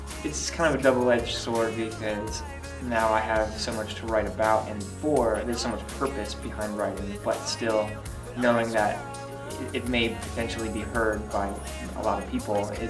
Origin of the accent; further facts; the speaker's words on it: Midwest, United States; I wanted to reference growing up in the Midwest in North America and being so far from the ocean.